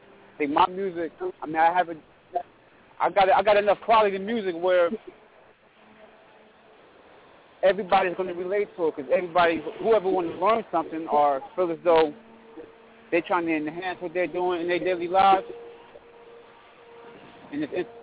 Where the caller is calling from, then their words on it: New Brunswick, New Jersey, United States; I'm calling from New Brunswick, New Jersey.